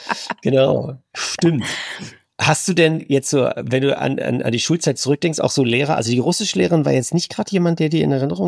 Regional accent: Berlin, Germany; Ich bin ja dialektlos aufgewachsen. Ich bin ja aus Berlin. Also ich spreche eigentlich gar keinen Dialekt, außer so ein bisschen.

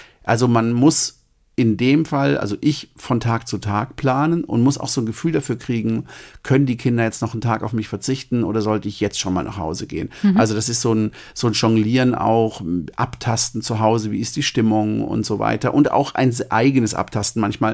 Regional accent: West Germany, Germany; das ist für mich als Westdeutscher, der ganz unten links wohnt, super schwer einzuschätzen

